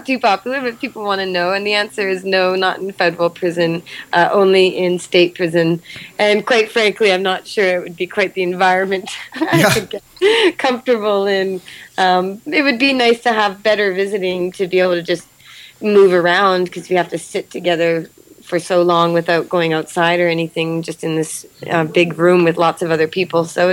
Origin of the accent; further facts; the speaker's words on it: Kamloops, British Columbia, Canada; I'm born in Kamloops, BC, British Columbia here. And I was born and raised there.